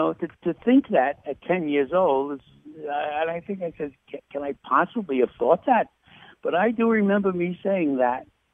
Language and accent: English; Brooklyn, New York, United States; Well, I am writing a movie, just finishing up a movie about my life growing up in Brooklyn